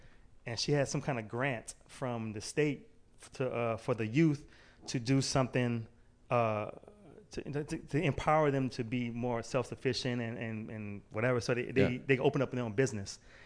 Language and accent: English; Louisiana, United States; Yeah, I'm originally from Louisiana.